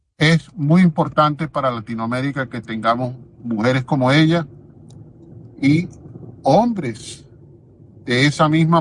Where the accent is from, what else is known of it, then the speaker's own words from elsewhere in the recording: Colombia; Tengo en mi corazón guardado un grato sentimiento por mi tierra natal, por mis hermanos colombianos